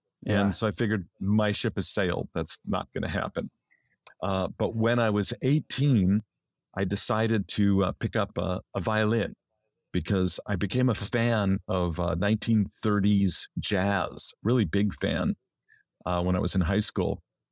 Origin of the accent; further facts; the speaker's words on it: Los Angeles, California, United States; I was born in Los Angeles, barely 3 miles from where I'm sitting right now, and I've never lived anywhere else.